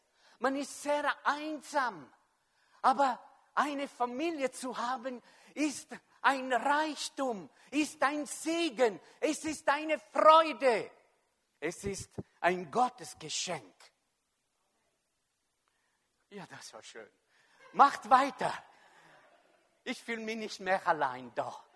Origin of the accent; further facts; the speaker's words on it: Switzerland; Und wir als Schweizer, wir sind so Spezialist, wir sind versichert.